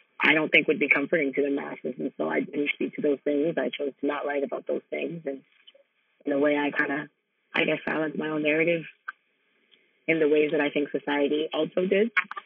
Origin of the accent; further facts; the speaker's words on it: Canada; growing up in Canada